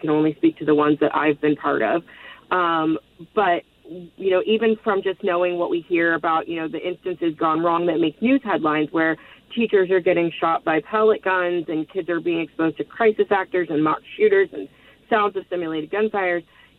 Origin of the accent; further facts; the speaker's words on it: Parkland, Florida, United States; I grew up in the Parkland area